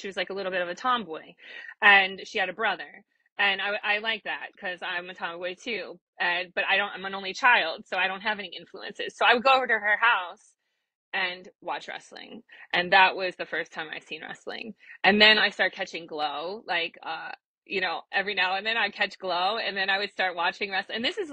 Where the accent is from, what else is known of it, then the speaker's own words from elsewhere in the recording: Ohio, United States; I'm from Ohio. I'm from the Midwest.